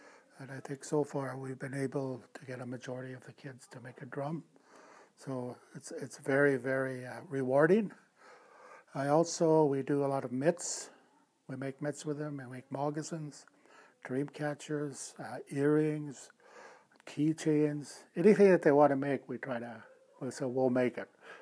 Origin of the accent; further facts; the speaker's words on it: Northwest Territories, Canada; I'm Dene Tetlina from the Dene Tequea First Nation in Fort Reyes.